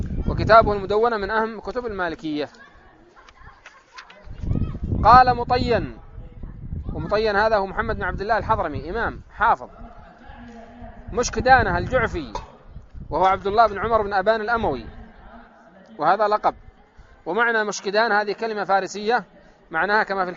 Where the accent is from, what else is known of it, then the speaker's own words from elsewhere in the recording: Yemen; قال ابن الصلاح: وربما عندنا في اليمن بعض الأسماء من هذا. طيب، فعندنا هنا في دماج بعض الإخوة